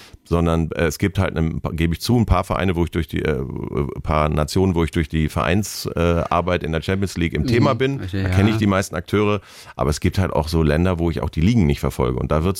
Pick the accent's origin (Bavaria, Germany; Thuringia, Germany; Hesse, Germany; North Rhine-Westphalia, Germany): North Rhine-Westphalia, Germany; born there; now in Bonn, Germany; Also eigentlich wie ich, gebürtiger Ostwestfaler, aber wohnt in Bonn.